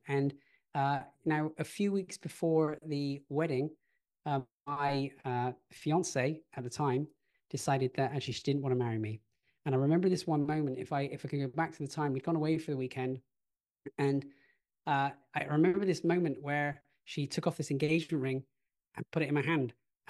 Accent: United Kingdom; moved away as an adult; now in Australia; I describe myself as being Brit-Australian. I grew up originally in the UK, and everything was going to plan in the UK.

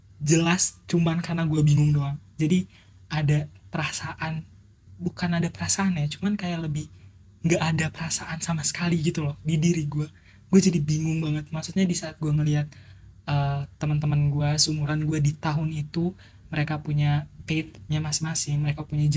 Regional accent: Bekasi, West Java, Indonesia; Umur gue 19 tahun, asal dari Bekasi, Jawa Barat.

